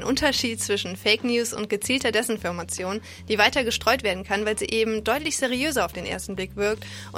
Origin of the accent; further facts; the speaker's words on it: Bonn, North Rhine-Westphalia, Germany; als Bonner hat man es dafür noch nicht mehr sonderlich weit